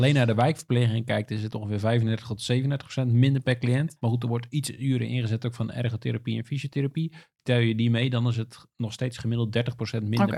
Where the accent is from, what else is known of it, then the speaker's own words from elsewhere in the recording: Houten, Utrecht, Netherlands; Ik kom uit Houten, daar ben ik geboren en getogen.